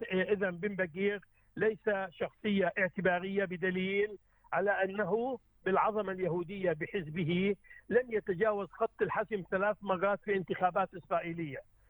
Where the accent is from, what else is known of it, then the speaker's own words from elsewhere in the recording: Palestine; لذلك دويلة إسرائيل هي دويلة بكل ما تعني هذه الكلمة، وليست دولة، ليس كوني فلسطيني، وإنما لا يوجد استقرار سياسي